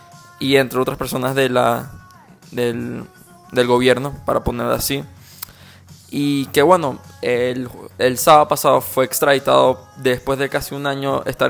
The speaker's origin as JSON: {"language": "Spanish", "country": "Venezuela", "said": "yo soy venezolano, creo que tú también eres venezolano"}